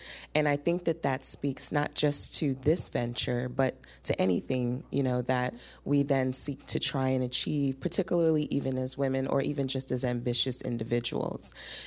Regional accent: Chicago, Illinois, United States; now in Houston, United States; I am a first-generation Nigerian here in the U.S., born and raised in Chicago, but been in Houston for about 15 years now.

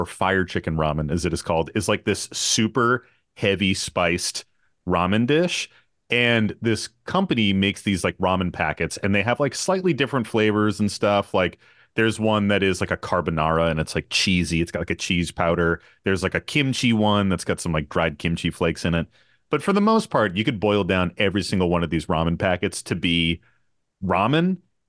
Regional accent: East Coast, United States; Y'all, I'm from the East Coast. I fucking butcher words a lot.

